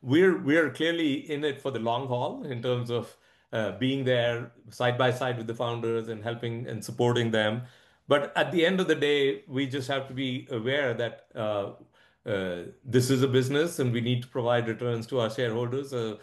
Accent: India; I grew up in India. I went to school there. I even started my career there for a year.

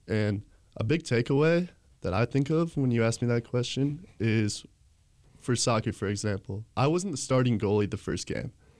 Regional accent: Boyne, United States; Very small town. Have about 400 kids in our school.

